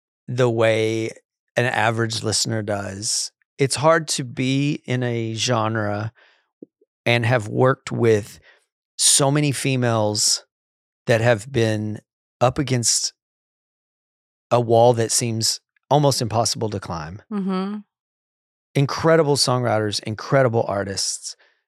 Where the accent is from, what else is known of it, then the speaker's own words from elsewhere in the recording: Texas, United States; And look, I'm from Texas.